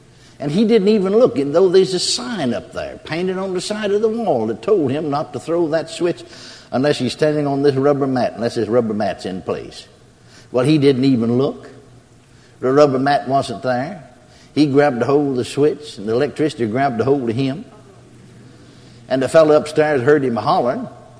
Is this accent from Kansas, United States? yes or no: no; McKinney, Texas, United States; born or raised there